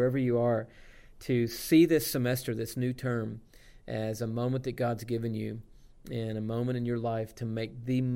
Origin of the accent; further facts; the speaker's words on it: Georgia, United States; I grew up in Georgia